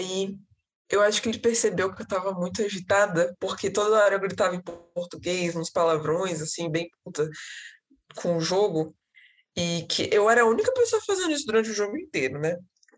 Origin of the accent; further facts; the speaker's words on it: Brazil; Aí eu falei, não, eu sou do Brasil.